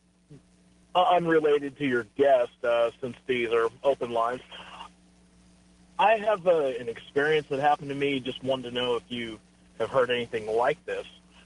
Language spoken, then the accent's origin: English; Virginia, United States; I grew up in Virginia, right by a military base.